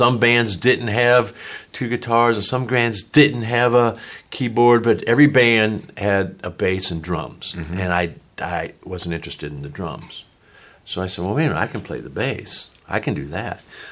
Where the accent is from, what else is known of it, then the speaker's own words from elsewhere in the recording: St. Louis, Missouri, United States; also born or lived in Springfield, United States; now in Nashville, United States; I'm a St. Louis boy. I grew up in St. Louis, lived there for 20 years, moved to Springfield, Missouri